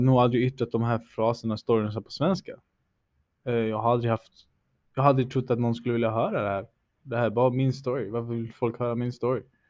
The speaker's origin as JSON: {"language": "Swedish", "town": "Malmö", "region": "Skåne", "country": "Sweden", "tie": "born or raised there", "said": "Jag är uppväxt i Malmö, you know."}